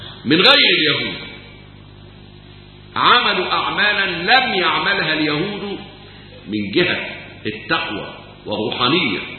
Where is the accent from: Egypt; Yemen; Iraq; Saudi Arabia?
Egypt; زي ما احنا كمصريين اتفتح امامنا الطريق